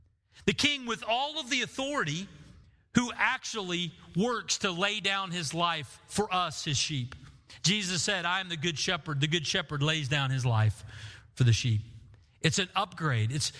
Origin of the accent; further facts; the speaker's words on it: Bartlesville, Oklahoma, United States; I mean, I grew up in Bartlesville.